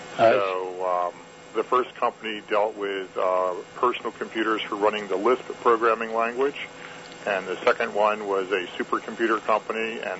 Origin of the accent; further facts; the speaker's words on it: Wilmington, Delaware, United States; also born or lived in Buffalo / Niagara Falls; So I was born in Buffalo, New York, and spent a few years in Niagara Falls, but mainly consider Wilmington, Delaware my home.